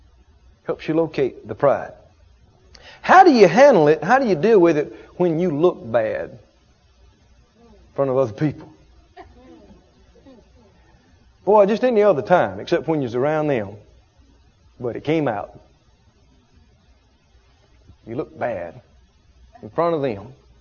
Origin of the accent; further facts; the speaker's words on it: the South, United States; I grew up in the South. And my granddad was, you know, known for saying this.